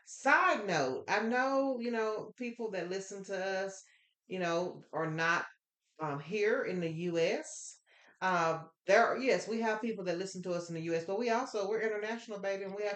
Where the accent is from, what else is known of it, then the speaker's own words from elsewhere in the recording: Texas, United States; I am from Texas, so I do get down with a little country.